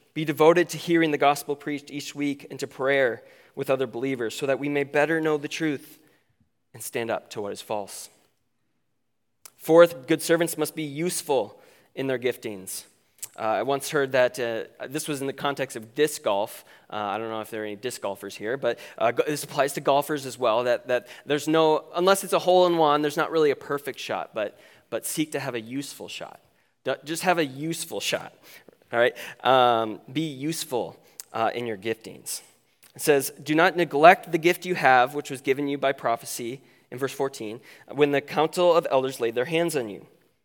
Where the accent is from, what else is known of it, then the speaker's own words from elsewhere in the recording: Okoboji, Iowa, United States; It was right on the lake, right next to the lake in my hometown of Okoboji, Iowa.